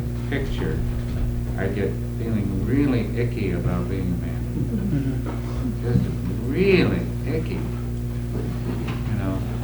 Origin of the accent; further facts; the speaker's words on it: San Francisco, California, United States; Billy and I grew up in Noe Valley in San Francisco, which is close to Casper Street, which is the center of the gay community.